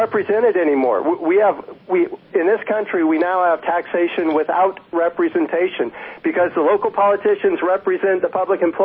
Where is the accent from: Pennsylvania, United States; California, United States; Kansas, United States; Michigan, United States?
California, United States; But I'll tell you, I'm from Butte County, and we just had two sales tax increases.